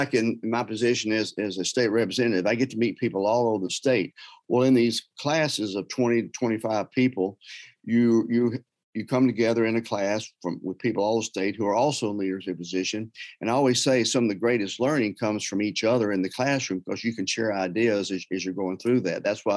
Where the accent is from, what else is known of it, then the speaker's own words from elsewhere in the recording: Memphis, Tennessee, United States; As I mentioned, I'm from Memphis, but, you know, love all of Tennessee